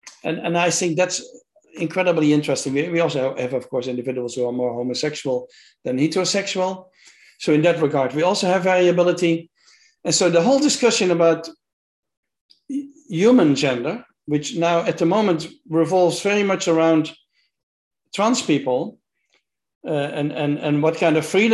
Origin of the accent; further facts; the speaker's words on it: Netherlands; English is a second language; I came from the Netherlands where we had already all these discussions about homosexuality were behind us